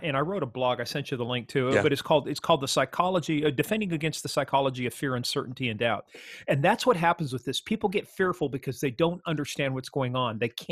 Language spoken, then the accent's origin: English; Kansas, United States; I'm a redneck from Kansas.